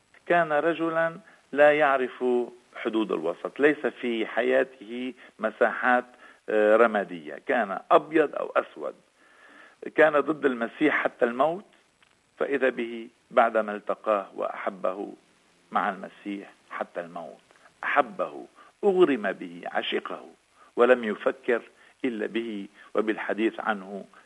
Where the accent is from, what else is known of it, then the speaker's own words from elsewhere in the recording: Lebanon; وعندنا في لبنان أيضا